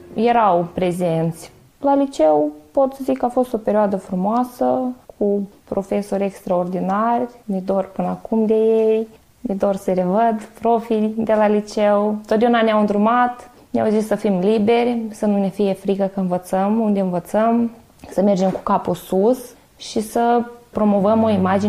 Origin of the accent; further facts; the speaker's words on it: Dubăsari, Transnistria, Moldova; now in Romania; vin din Dubăsari, orașul de peste Nistru, din Transnistria.